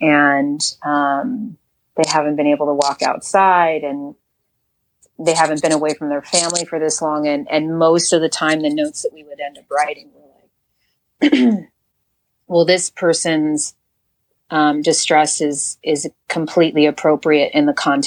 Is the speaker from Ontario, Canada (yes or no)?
yes; Owen Sound, Ontario, Canada; born there; It's in Ontario, and it's small town. At the time, the way they would describe it to me is that it had a hospital and a hockey rink.